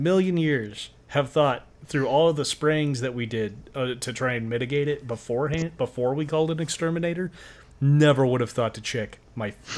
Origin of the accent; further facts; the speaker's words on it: Pagosa Springs, Colorado, United States; But when I was growing up in Pagosa, we had like two separate infestations